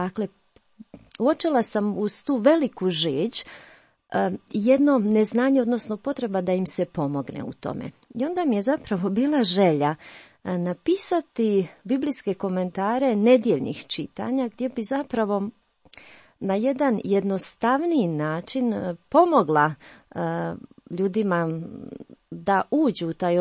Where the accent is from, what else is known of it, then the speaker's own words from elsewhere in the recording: Prnjavor, Republika Srpska, Bosnia & Herzegovina; born there; rođena sam u Prnjavoru u Bosni i Hercegovini, 96. stupila u družbu sestara Presvetog srca Isusova.